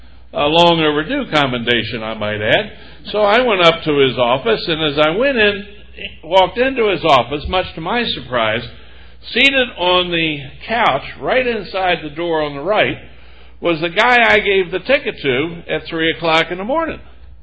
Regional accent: Hagerstown, Maryland, United States; And when I graduated law school, we went back to Hagerstown, which was my hometown.

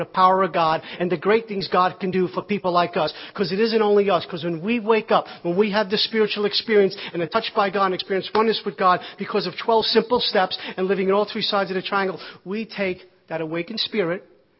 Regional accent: Brooklyn, New York, United States; I grew up in Brooklyn, New York, like you didn't know by the way I speak.

